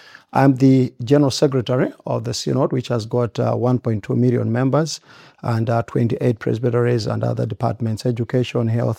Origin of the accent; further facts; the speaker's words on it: Malawi; English is a second language; I come from Malawi, and I am from one of the synods, which is called Nkoma Synod